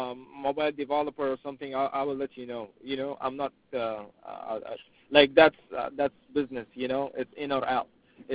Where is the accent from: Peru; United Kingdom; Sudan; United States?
Sudan; English is a second language; I'm from Sudan, and most of my partners, they're Sudanese.